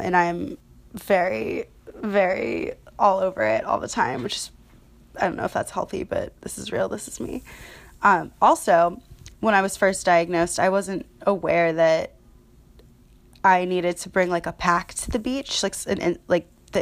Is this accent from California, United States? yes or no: no; Jacksonville, Florida, United States; I am from Jacksonville, Florida.